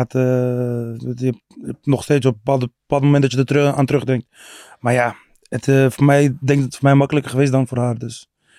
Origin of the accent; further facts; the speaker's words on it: Amersfoort, Utrecht, Netherlands; Ja, opgegroeid in Amersfoort.